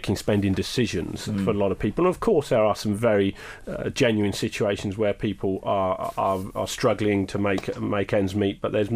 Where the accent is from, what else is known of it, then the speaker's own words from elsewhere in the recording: Reading, South East England, United Kingdom; growing up in Reading is where I'm from originally, you know, three young lads